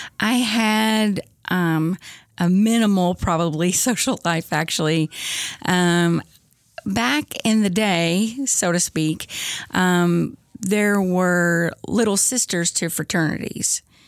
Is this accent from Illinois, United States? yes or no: no; Stanton, Kentucky, United States; now in Owensboro, United States; I am originally from Eastern Kentucky. I'm from Stanton, Kentucky, which is in Powell County. It's more like East Central Kentucky, not South. Southeast, but Red River Gorge area.